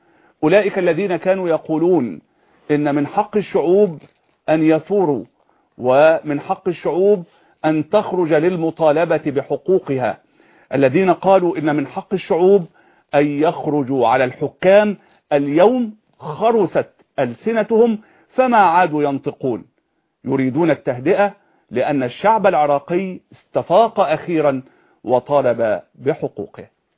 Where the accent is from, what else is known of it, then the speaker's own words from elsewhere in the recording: Egypt; عندنا في مصر ما شافوهم شو هم بيسرقوا، شافوهم هم بيتحاسبوا